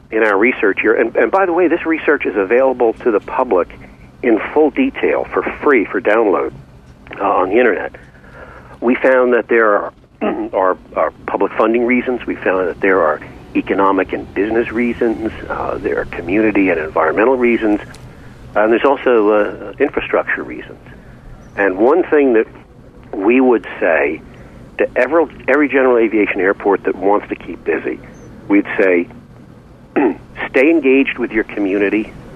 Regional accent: New Jersey, United States; right here in my home state in New Jersey.

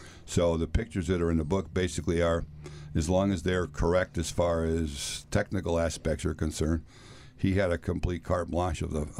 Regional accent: Danbury, Connecticut, United States; from the airport that I grew up at in Danbury, Connecticut.

